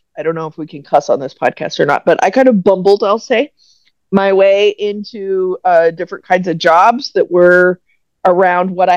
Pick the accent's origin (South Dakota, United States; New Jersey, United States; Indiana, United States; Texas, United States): Texas, United States; So I grew up in Texas.